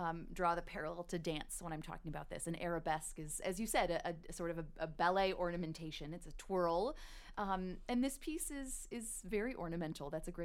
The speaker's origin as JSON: {"language": "English", "town": "Minneapolis", "region": "Minnesota", "country": "United States", "said": "I'm from Minneapolis."}